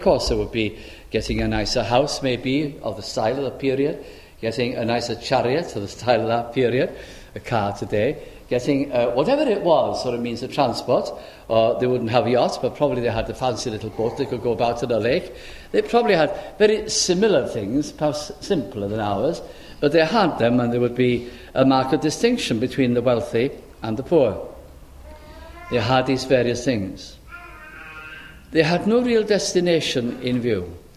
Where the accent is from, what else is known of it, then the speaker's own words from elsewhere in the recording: North West England, United Kingdom; And I was brought up mainly in South Lancashire